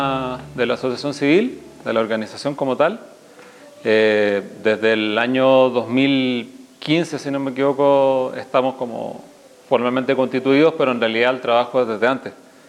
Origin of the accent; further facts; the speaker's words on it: Santiago, Santiago Metropolitan, Chile; now in Mexico; viene desde donde soy yo, desde Chile. Soy originario de Santiago y desde el 2011 radico en México.